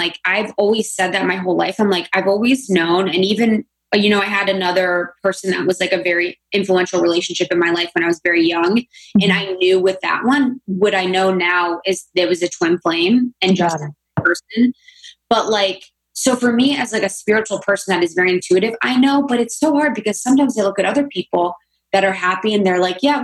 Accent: Ohio, United States; So I grew up in Ohio. So I grew up in a small town in Ohio, very conservative, you know, very closed-minded Catholic family.

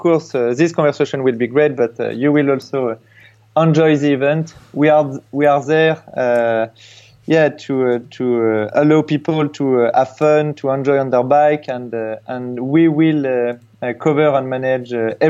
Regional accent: Normandy, France; English is a second language; also born or lived in Cardiff; Okay, so I'm French. I come from Normandy, so not so far from the UK.

